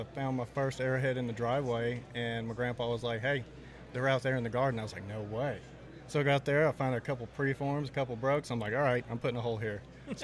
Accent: Louisiana, United States; I've been into artifacts for about 5 years now. I'm from Louisiana, but ever since I got to my first paydig out in Texas, I've been about the Texas artifacts.

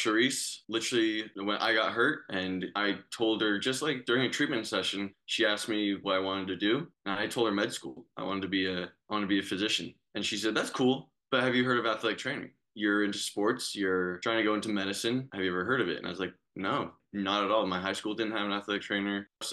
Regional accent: Topanga, California, United States; I'm from Topanga, California, which is up in the mountains of Santa Monica.

